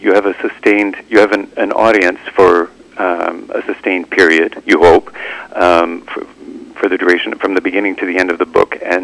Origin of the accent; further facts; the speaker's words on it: Vancouver, British Columbia, Canada; also born or lived in Calgary / Europe; I grew up in Vancouver and Calgary, but I was born in Europe.